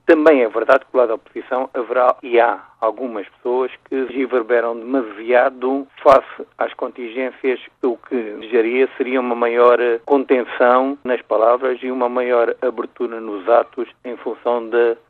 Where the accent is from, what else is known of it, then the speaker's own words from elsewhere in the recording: Angola; Enquanto angolano, gostaria que o dia fosse celebrado para a reunificação das vontades de todos os angolanos.